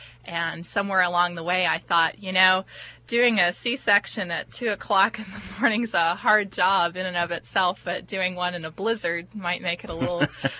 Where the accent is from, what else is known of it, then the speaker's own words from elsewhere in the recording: Toronto, Ontario, Canada; moved away as an adult; now in Costa Mesa, United States; Well, I'm originally a native of Toronto, Ontario, in Canada.